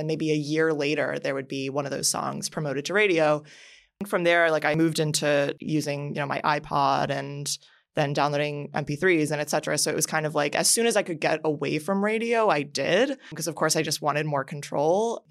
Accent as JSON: {"language": "English", "town": "Miami", "region": "Florida", "country": "United States", "tie": "born or raised there", "said": "Like, I'm thinking, like, for me growing up in Miami, it was a completely different, probably, radio slate for a lot of it."}